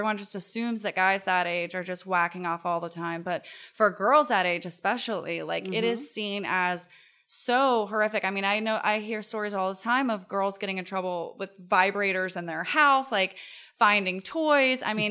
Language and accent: English; the South, United States; especially growing up in the South, where I grew up around people who had to lie to their parents constantly